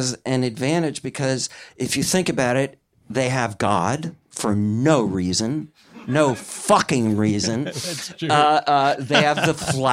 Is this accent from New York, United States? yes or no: no; Wisconsin, United States; First of all, I am from Wisconsin